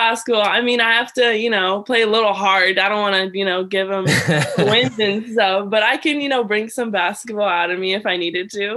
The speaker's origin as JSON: {"language": "English", "region": "Maryland", "country": "United States", "tie": "born or raised there", "said": "Yes, all my life."}